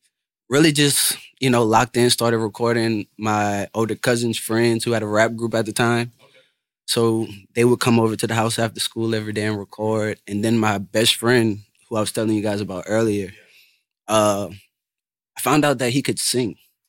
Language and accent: English; Plaquemine, Louisiana, United States; I'm from Plaquemine, Louisiana. Born and raised there. Went to Plaquemine High School, class of 2011.